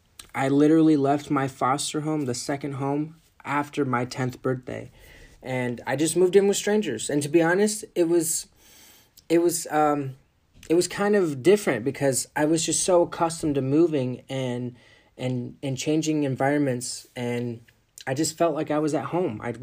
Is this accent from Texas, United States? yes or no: no; California, United States; I was born in California. I lived here for 11 years.